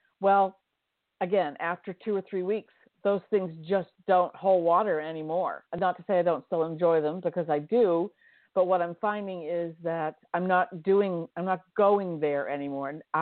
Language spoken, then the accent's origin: English; Maine, United States; I grew up in Northern Maine. I was born and raised in Aroostook County in Northern Maine.